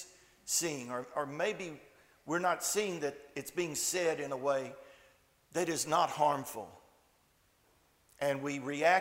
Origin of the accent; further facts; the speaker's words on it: Port Lavaca, Texas, United States; Port Lavaca is my hometown. This is my home congregation. I was baptized right behind me.